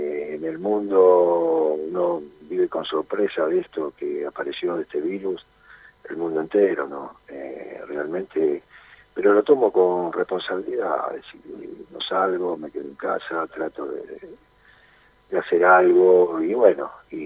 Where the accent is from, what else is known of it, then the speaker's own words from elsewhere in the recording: Ramos Mejía, Buenos Aires Province, Argentina; born there; Ramos Mejía, sí, nací en Ramos Mejía.